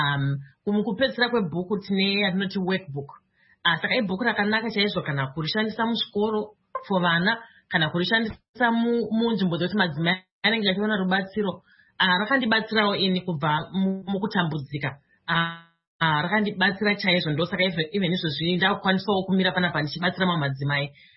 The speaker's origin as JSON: {"language": "English", "country": "Zimbabwe", "tie": "born or raised there", "said": "I didn't have that language in my culture growing up in Zimbabwe."}